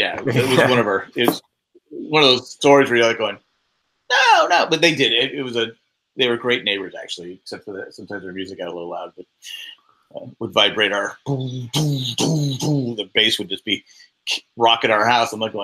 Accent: California, United States; I think he was wondering if it was okay because we're from California.

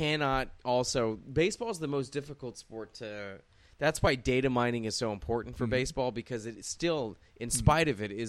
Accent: Dallas, Texas, United States; Yeah, I'm from Dallas

